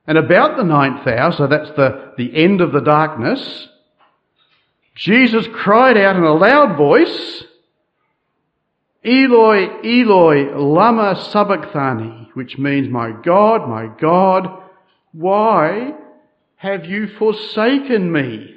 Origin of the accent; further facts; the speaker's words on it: Australia; accent: Australian; So forgive me for my Australian accent